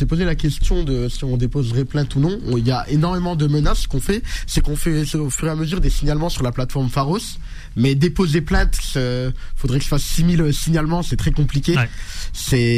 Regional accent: France; je suis français

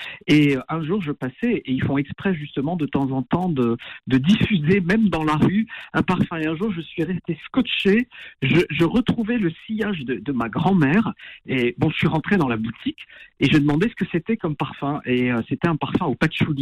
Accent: Algeria; moved away; je suis algérien et j'ai vécu en Algérie lorsque j'étais jeune

